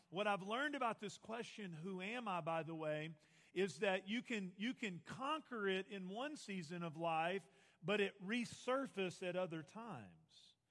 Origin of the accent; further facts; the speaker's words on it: Texas, United States; Well, I'm a fellow Texan. I was raised in Northeast Texas, moved to the Dallas-Fort Worth area about 20 years ago with 32 of my friends.